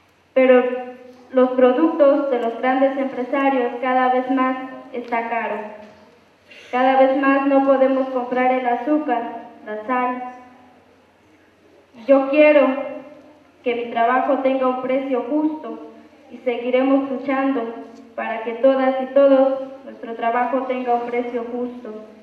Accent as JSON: {"language": "Spanish", "town": "Aguacatenango", "region": "Chiapas", "country": "Mexico", "said": "Vengo de la comunidad de Aguacatenango, municipio de Venustiano Carranza."}